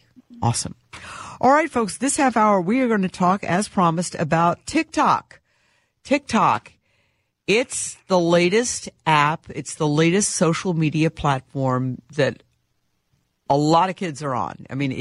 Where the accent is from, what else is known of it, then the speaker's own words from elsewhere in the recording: Minnesota, United States; but I'm from Minnesota.